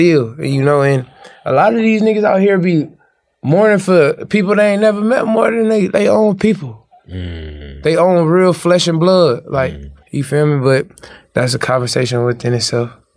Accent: Compton, California, United States; I'm from Compton.

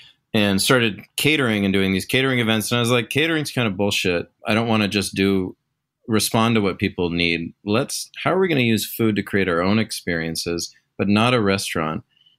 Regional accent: Pacific Northwest, United States; Yeah, so I'm from the great Pacific Northwest. And when you're from here, it's hard to ever leave because it's really, in many ways, heaven on earth.

